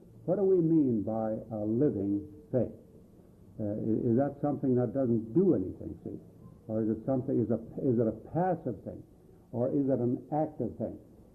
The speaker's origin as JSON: {"language": "English", "region": "California", "country": "United States", "said": "And we're from the San Francisco Bay Area."}